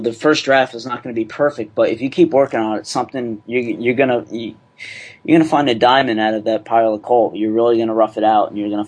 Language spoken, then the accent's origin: English; Asbury Park, New Jersey, United States; Yeah, on the outskirts of Asbury Park, good old Asbury.